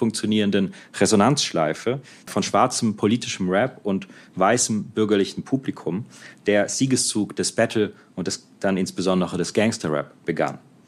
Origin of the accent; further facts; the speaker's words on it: Heidelberg, Baden-Württemberg, Germany; Ich beginne mit einem kurzen Rückblick als Heidelberger, leider unvermeidlich